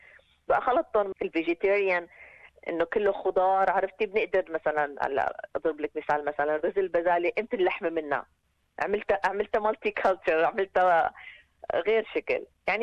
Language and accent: Arabic; Syria; now in Australia; لأن جيت من الشام وبعدين اجيت ببلد